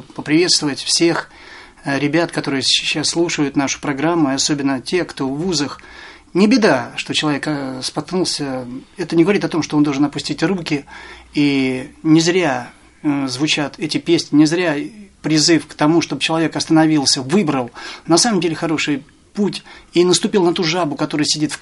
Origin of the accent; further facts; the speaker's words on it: Tula, Tula Oblast, Russia; вернулся в свой город, я сам из Тулы